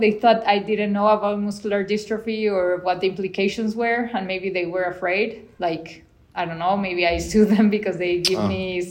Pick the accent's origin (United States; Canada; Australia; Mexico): Mexico; Cancun, Quintana Roo; We're from Cancun. So we had to drive 4 hours to Mérida to get the genetical test.